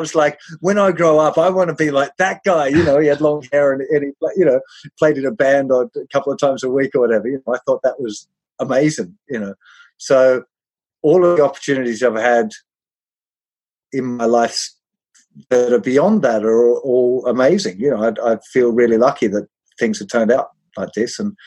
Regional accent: Tasmania, Australia; I grew up in Tasmania, really small town.

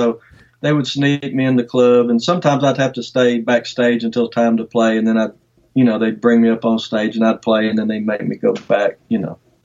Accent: Murfreesboro, Tennessee, United States; There was so many good players in my area. I grew up in Murfreesboro.

